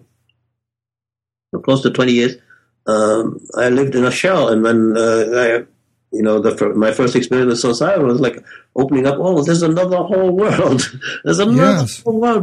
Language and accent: English; Germany; I lived in Germany I was born in Germany in 1936, so I experienced Second World War in Germany.